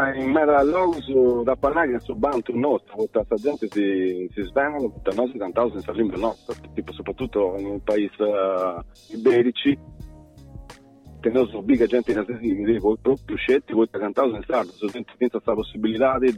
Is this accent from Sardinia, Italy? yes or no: yes; Sardinia, Italy; comunque essendo sardo, essendo mediterraneo, tenendo su me questa cosa di gesticolare